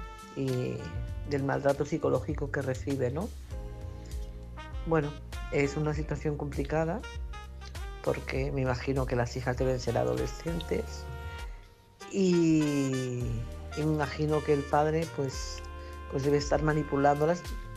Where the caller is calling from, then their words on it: Barcelona, Catalonia, Spain; corresponsal de Barcelona